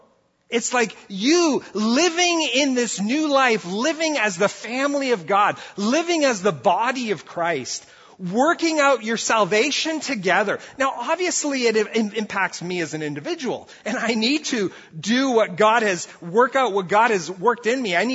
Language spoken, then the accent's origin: English; Brazil; I grew up in Brazil